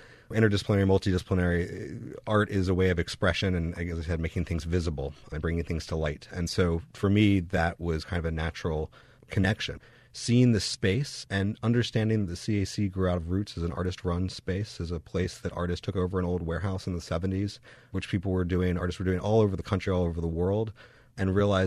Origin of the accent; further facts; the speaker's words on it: Atlanta, Georgia, United States; now in Greensboro, United States; I grew up in Atlanta, Georgia, went to school in Philadelphia, and moved down to Greensboro, North Carolina